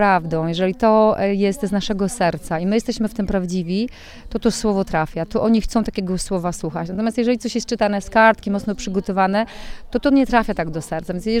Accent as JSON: {"language": "Polish", "town": "Słupsk", "region": "Pomeranian Voivodeship", "country": "Poland", "said": "jestem ze Słupska."}